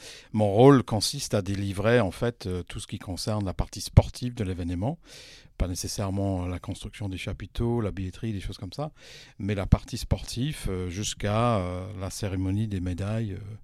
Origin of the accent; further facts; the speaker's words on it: England, United Kingdom; French is a second language; Je suis anglais toujours, hein, mais bon, j'essaye de faire